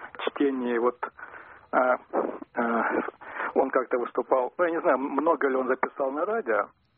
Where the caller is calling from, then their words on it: Rostov, Rostov Oblast, Russia; я из Ростова звонил.